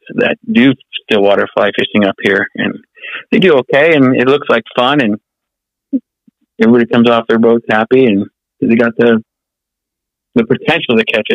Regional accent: California, United States; growing up in Southern California, we fish the ocean so much that it's I love it, you know, so.

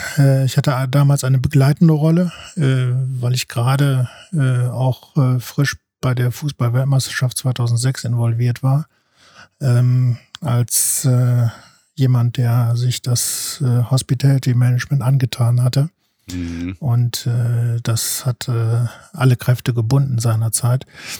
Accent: Solingen, North Rhine-Westphalia, Germany; dass das Bergische Land insgesamt und Solingen natürlich als meine Heimatstadt zuvorderst auf der großen Profisportlandkarte kein weißer Fleck sind.

